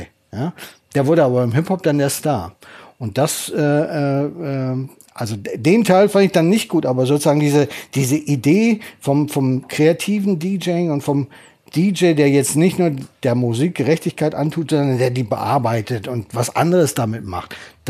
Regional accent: North Rhine-Westphalia, Germany; Ich bin ja Westfale, da kommt schon der erste Hinweis.

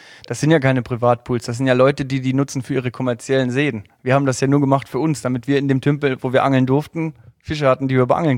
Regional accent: Saarland, Germany; ich komme aus dem Saarland, 30 Jahre habe ich gesagt

